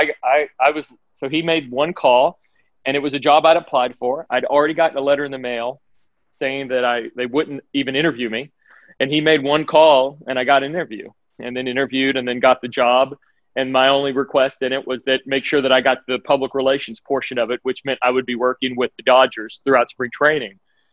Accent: Arkansas, United States; I'm from Arkansas originally.

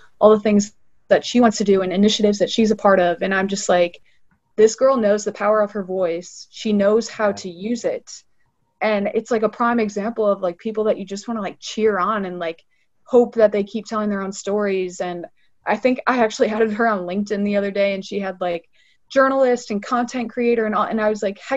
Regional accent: Midwest, United States; I mean, yeah, like I'm from the Midwest. I know we tend to be nice.

